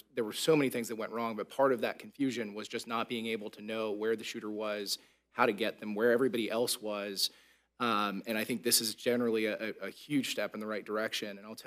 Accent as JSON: {"language": "English", "region": "Florida", "country": "United States", "said": "I think most folks in the committee know I come from Northwest Broward. I'm a graduate of Stoneman Douglas."}